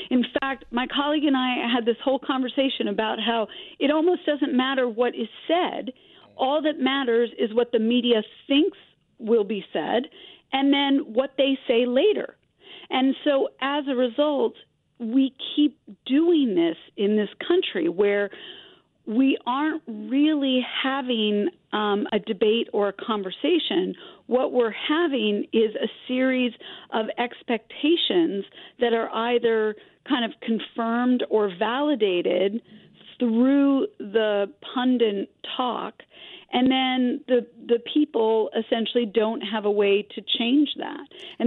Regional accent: California, United States; No, I actually, so I'm from California and I went to UCLA.

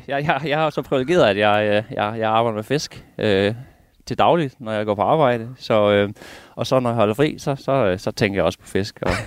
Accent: Central Denmark Region, Denmark; jeg bor mit det sted jeg voksede op over ved Bæktrovi, som ikke ligger så langt herfra

